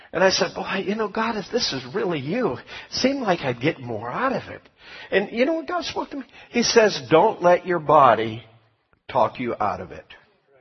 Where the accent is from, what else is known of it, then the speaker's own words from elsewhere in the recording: Washington, United States; So, where are you guys from? We're from Washington State. Oh, you travel that far? I meant Washington State, not D.C.